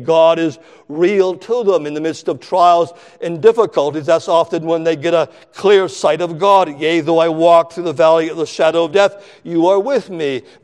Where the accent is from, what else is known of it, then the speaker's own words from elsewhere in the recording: Canada; I grew up in Canada